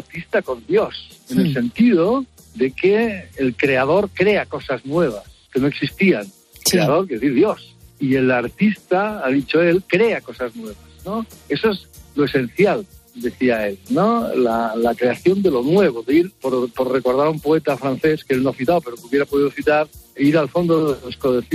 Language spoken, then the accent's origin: Spanish; Spain; yo no puedo decir que no soy cristiano. Pues yo soy español, un país muy católico, históricamente, yo vengo de una familia muy católica, muy católica. Yo he sido educado en el catolicismo, yo fui creyente